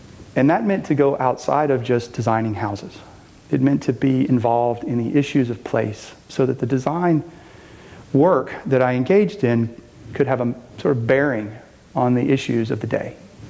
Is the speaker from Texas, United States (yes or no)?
yes; Kilgore, Texas, United States; I am not from Dallas. I'm from a small town in East Texas. Kilgore is where I went to high school. Our family farm is between Troop and Henderson in a little place called Henry's Chapel. I'm a sixth generation Texan